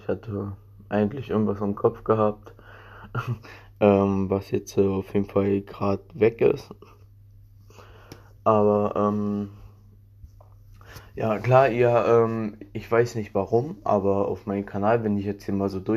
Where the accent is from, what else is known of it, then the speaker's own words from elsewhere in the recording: Berlin, Germany; Und er ist Berliner, ich bin Berliner und 030 ist ja so die Vorwahl von Berlin.